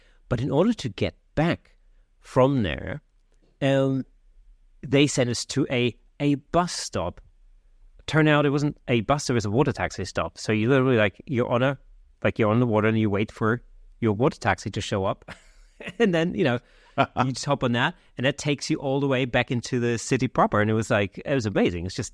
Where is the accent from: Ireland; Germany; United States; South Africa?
Germany; So I remember, I grew up in Germany